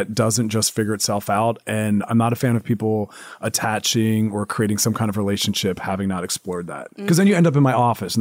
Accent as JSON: {"language": "English", "town": "Philadelphia", "region": "Pennsylvania", "country": "United States", "tie": "born or raised there", "said": "Philadelphia."}